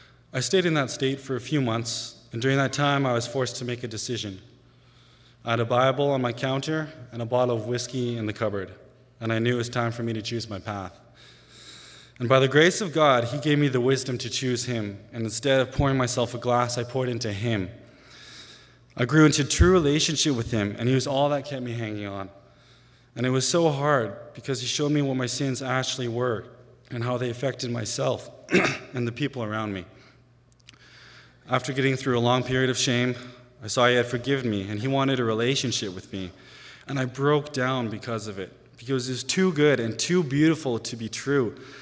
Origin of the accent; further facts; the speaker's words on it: Smithers, British Columbia, Canada; I was born and raised in Smithers. I grew up in a Christian home and even went to a Christian school.